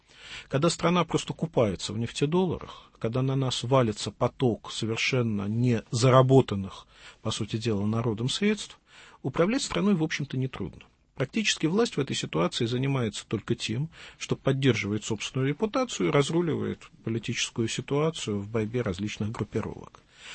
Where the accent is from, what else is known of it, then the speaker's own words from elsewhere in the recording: Saint Petersburg, Russia; Я из Петербурга